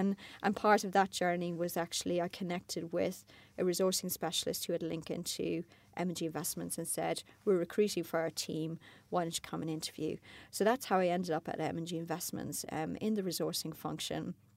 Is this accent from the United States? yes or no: no; Ireland; I'd have to sort of work backwards and say I'm not French, I'm Irish